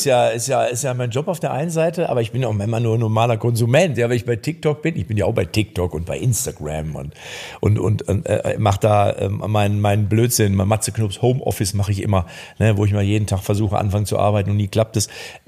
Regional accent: Lippstadt, North Rhine-Westphalia, Germany; Ich komme ja auch aus Lippstadt, bin ja Lippstädter Jung. Nicht Kölsche Jung, Lippstädter Jung, aber ich bin in Köln ja auch ein Stück weit zu Hause.

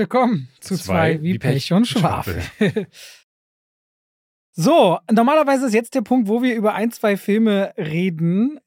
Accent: Berlin, Germany; Als Berliner darfst du bei dem Film überhaupt nicht hingucken

